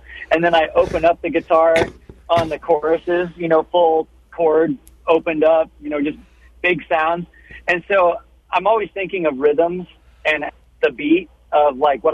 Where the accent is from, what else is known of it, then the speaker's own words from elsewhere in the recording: Kansas City, United States; also born or lived in Holdrege, Nebraska; I was born in Holdridge. I lived in Kansas City from about 2 years old till about my freshman year of high school. Moved back to the Holdridge area